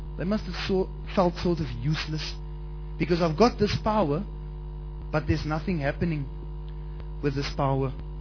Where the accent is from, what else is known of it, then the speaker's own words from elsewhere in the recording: South Africa; hello granny, I'm from South Africa and I want to speak to you.